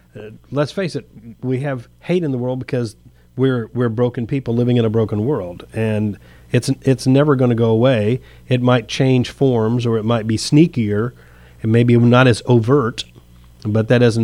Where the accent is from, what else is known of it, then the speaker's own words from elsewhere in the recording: Florida, United States; now in Alabama, United States; And I came from Florida, and I found out once I moved up here that Florida wasn't nearly as clean of racial problems as I thought it was when I was a little kid